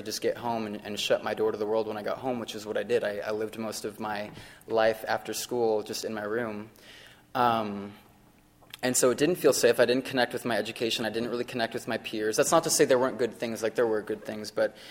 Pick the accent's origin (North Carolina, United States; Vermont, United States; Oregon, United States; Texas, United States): Oregon, United States; Medford; also born or lived in Bandon; But I was born and raised in Oregon. I grew up in Medford, Oregon for about half of my life, and then I moved to the coast of Oregon, Bandon, which is a small 3,000 people town.